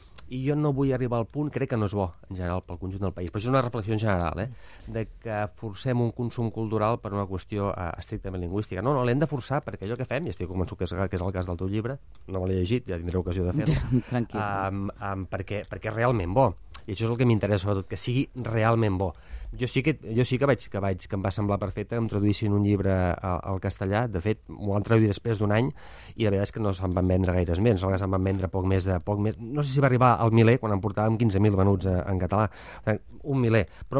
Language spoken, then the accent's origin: Catalan; Sant Sadurní d'Anoia, Catalonia, Spain; Jo soc de Sant Sadurní d'Anoia